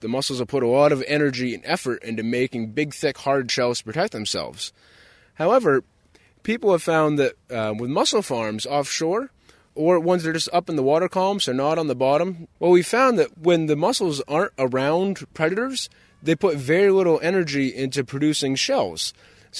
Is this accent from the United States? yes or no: yes; Long Island, Maine, United States; I grew up lobstering in Long Island, Maine, which is in Casco Bay, off of Portland. And so I started lobstering when I was 10 years old.